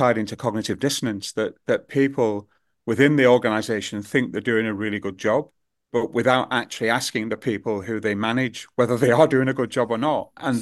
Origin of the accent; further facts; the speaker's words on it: Liverpool, North West England, United Kingdom; Sorry, I'm from Liverpool. I can't help it.